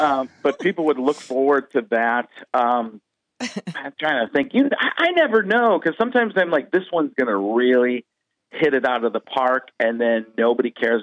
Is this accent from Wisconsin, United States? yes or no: yes; Milwaukee, Wisconsin, United States; And I grew up in Milwaukee area, and it used to come on the local channel at like 6:30 in the morning.